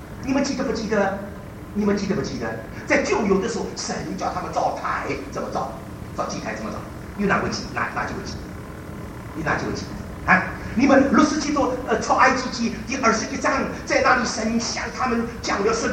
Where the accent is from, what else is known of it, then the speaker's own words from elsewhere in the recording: Shanghai, China; 海带我不会说，我说了个海带，因为我是个上海人讲广东话。